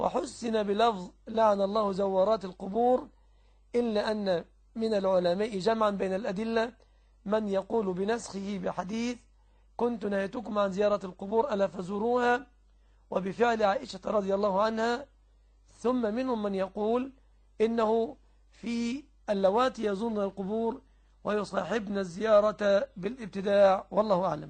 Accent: Egypt; والذي يتقاضى 1000 في بلادنا مصر أو 2000 لا يعد فقيرا في الغالب

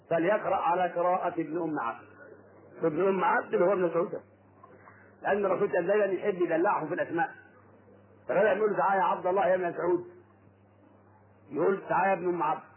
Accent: Sharqia Governorate, Egypt; في بلدتي منذ شهر قم حليم من القاهرة الشرقية

